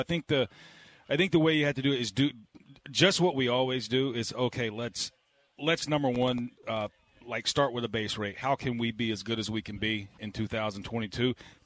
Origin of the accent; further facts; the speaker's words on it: Alabama, United States; now in Los Angeles, United States; But I grew up in Alabama, so we will escape to Hawaii.